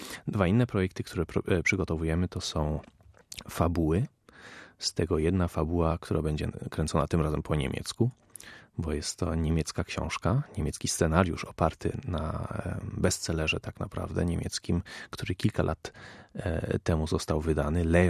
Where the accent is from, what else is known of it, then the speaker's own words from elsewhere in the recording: England, United Kingdom; also born or lived in Germany; ja wychowałem się w domu polskim tak naprawdę. Oczywiście w zagranicy w większości czasu. Najpierw w Anglii, później w Niemczech